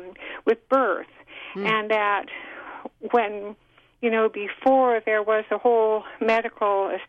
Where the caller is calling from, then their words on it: Avila Beach, California, United States; from Avila Beach.